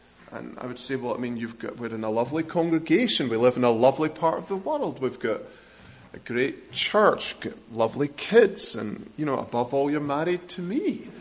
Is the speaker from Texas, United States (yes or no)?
yes; Texas, United States; also born or lived in Scotland; Well, as you can tell, I'm from Texas, and from Scotland.